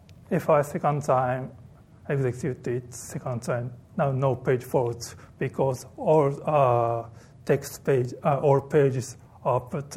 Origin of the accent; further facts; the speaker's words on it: Japan; English is a second language; I come from Japan.